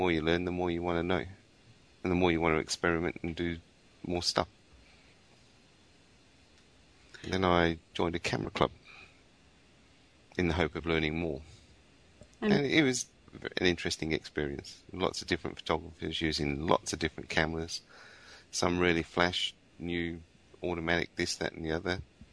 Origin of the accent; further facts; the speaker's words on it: North West England, United Kingdom; now in Australia; I'm originally from Lancashire in England, which is, unfortunately, they've changed the boundary and it's now in Cheshire, but when I was there, it was in Lancashire, near Liverpool and Manchester, a little place called Warrington. And I've lost a lot of my accent.